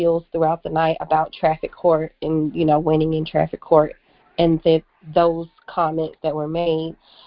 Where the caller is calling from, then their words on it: Georgia, United States; Hi, I'm calling from Georgia.